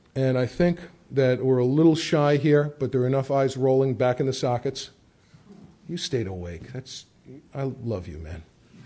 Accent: New York, United States; Now, I'm a New York Jew. I was brought up in the Bronx.

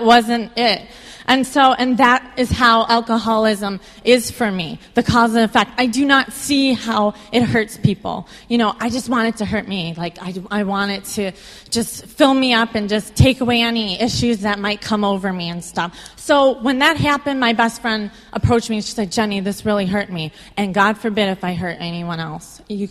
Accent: Williamsville, New York, United States; I was raised outside of Buffalo, New York, in the suburbs of Williamsville. I came from a very, you know, suburban family, conservative.

